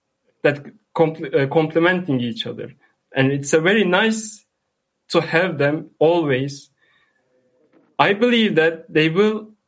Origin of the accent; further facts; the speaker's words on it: Turkey; English is a second language; As my friends already told, so we are from the Turkish Kli and we are new in here.